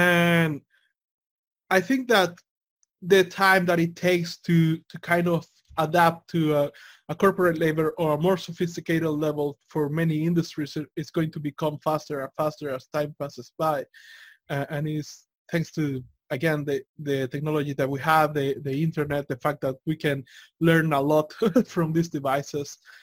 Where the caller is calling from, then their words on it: El Salvador; right now I'm here from El Salvador talking to you